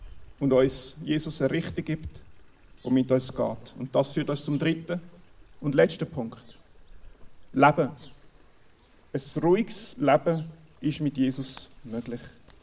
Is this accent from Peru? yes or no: yes; Peru; In Peru, wo ich aufgewachsen bin, wird heutzutage nach wie vor an vielen Orten mit Joch und zwei Tieren gepflügt